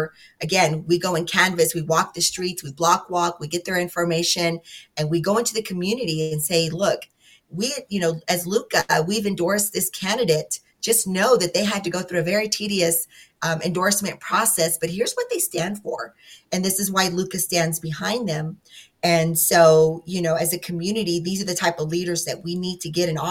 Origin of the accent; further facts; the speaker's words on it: New Mexico, United States; here's an example in my home state of New Mexico.